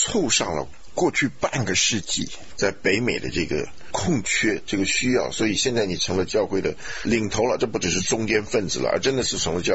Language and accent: Chinese; Taiwan; 因为我们从小在眷村里面，那就是五湖四海的人，什么样的都有。